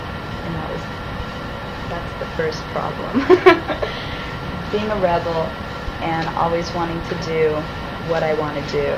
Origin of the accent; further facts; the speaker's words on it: San Pedro, California, United States; born there; I was born in San Pedro, California.